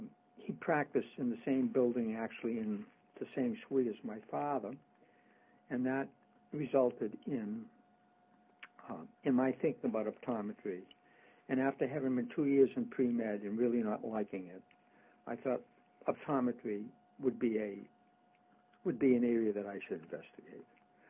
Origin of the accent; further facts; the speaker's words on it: Boston, Massachusetts, United States; On planet Earth. I grew up in Boston.